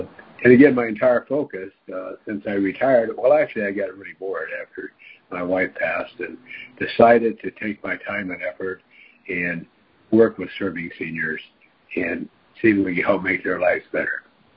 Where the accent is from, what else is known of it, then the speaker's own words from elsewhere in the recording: Omaha, Nebraska, United States; moved away as an adult; now in California, United States; I'm originally from Omaha, Nebraska. I moved to California in 2006, the reason being that my wife at that time had a terminal illness.